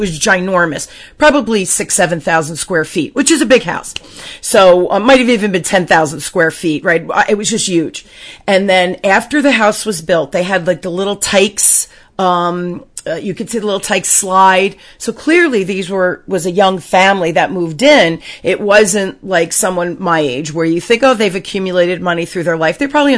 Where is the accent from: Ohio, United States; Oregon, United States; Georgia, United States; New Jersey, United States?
New Jersey, United States; Newark; I grew up in Newark, which is not a nice neighborhood in New Jersey, and it was during the riots